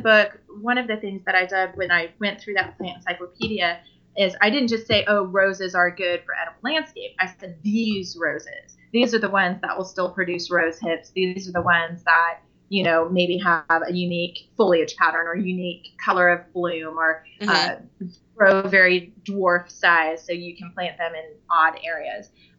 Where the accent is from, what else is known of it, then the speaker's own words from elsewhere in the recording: California, United States; You know, I grew up in California, so we went to the corner store.